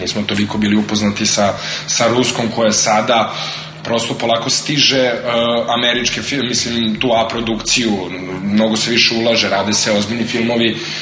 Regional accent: Serbia; S obzirom da dolazimo iz Srbije

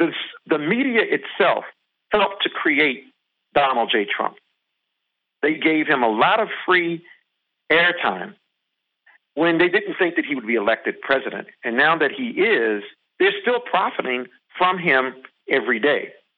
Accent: Virginia, United States; So in Virginia, my home state, there was the London Company of Virginia.

